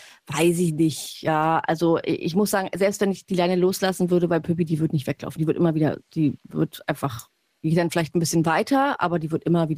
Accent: Turkey; das gibt es ja auch bei uns in der Türkei, so richtig aufdringlich

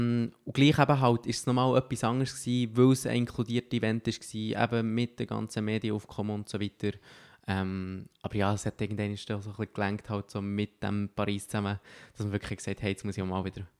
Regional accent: Switzerland; für mich als Schweizer ist es wirklich so eine grosse Sache gewesen.

